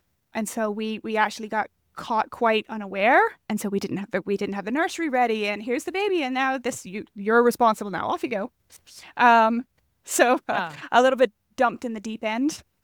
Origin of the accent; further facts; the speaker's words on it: Bahamas; You are not the first person that has compared my growing up in the Bahamas to Moana